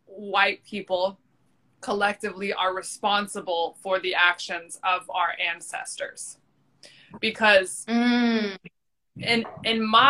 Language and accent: English; United States; just the reality of being a white person growing up in America